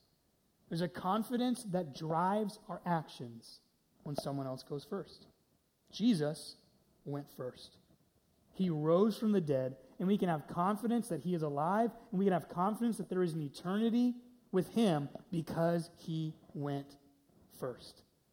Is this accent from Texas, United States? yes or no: yes; Dallas, Texas, United States; You know, I grew up in Dallas, Texas